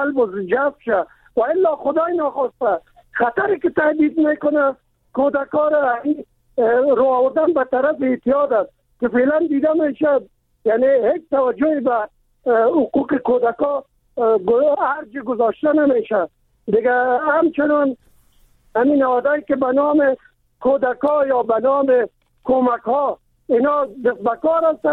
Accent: Kabul, Afghanistan; من خودم از کابل هستم

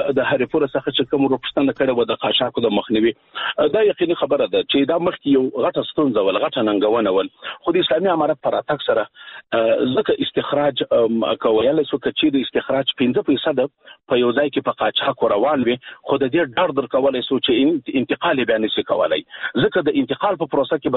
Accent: Afghanistan; موږ ورته متعهد پاتې یو، موږ افغانان یو.

